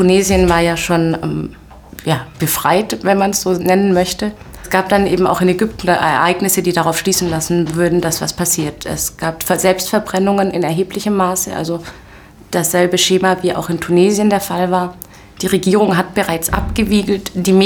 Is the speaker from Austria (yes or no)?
no; Ehingen, Baden-Württemberg, Germany; also born or lived in Cairo, Egypt; ich bin in Kairo geboren, bin aber in Ehingen aufgewachsen, bezeichne mich selber immer als 100% Ägypterin und 100% Deutsch, habe auch in Ägypten studiert